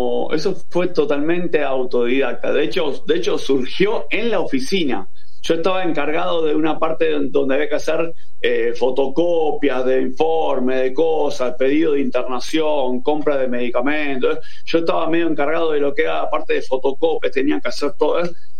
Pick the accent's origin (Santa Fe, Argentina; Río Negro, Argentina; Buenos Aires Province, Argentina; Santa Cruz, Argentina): Buenos Aires Province, Argentina; Saavedra; Yo la miraba con cara de, sí, yo soy de acá, de Saavedra